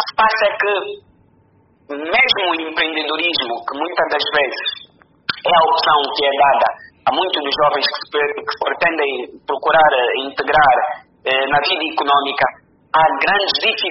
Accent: Angola; Serão resolvidos por todos nós, enquanto angolanos, acima de tudo.

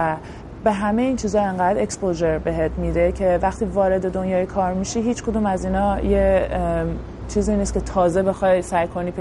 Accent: Iran; moved away as an adult; now in New York, United States; من از ایران مستقیم اومدم نیویورک

